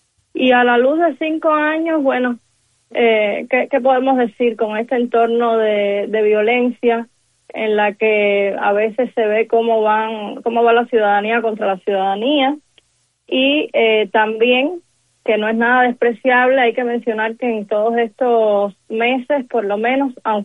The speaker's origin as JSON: {"language": "Spanish", "region": "Havana", "country": "Cuba", "tie": "born or raised there", "said": "en La Guinera, que era el barrio que estábamos mencionando, porque sí. es de donde vengo yo"}